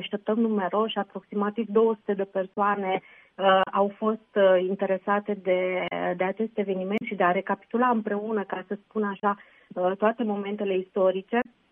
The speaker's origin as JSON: {"language": "Romanian", "town": "Iași", "region": "Iași County", "country": "Romania", "tie": "born or raised there", "lives_now": "Italy", "said": "m-am născut la Iași, m-am oprit în această perioadă și am acordat o atenție deosebită Iașului, locul în care m-am născut și m-am format."}